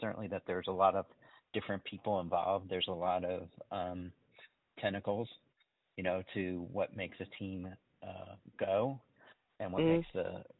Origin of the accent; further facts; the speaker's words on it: Indianapolis, Indiana, United States; I grew up in Indianapolis, so I knew something about racing.